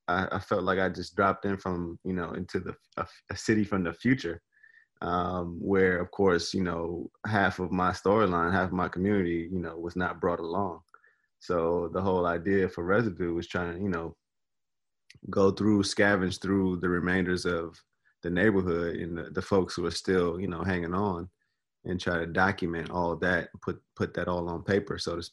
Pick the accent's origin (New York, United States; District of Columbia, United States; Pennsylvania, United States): District of Columbia, United States; Washington; I grew up in Washington, D.C., in Northeast, right off of North Capitol in Florida. So the whole Eckington area, which, of course, they're now trying to re-Christian, under the NoMa umbrella.